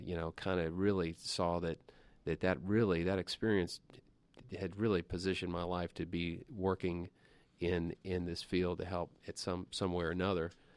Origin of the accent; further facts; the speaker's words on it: Atlanta, Georgia, United States; I knew the people that were there from somewhere or another growing up in Atlanta and knowing a lot about the community.